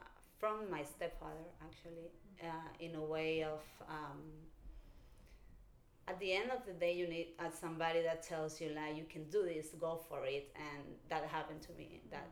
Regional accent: Spain; I came from another culture, and also I grew up in Spain, where I was very integrated, but my whole family was from Argentina, so it was a different culture at home and outside.

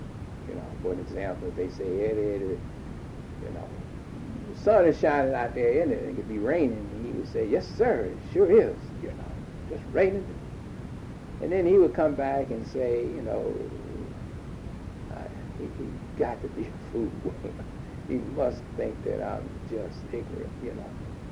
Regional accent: Chapel Hill, North Carolina, United States; One of the things in growing up in Chapel Hill, we developed some very special relationships with some of the white kids that went to Chapel Hill High.

